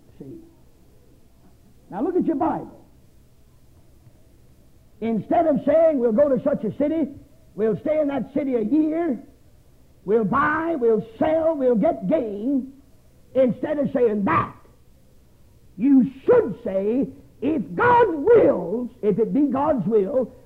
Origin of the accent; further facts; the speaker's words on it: South Carolina, United States; I come from South Carolina.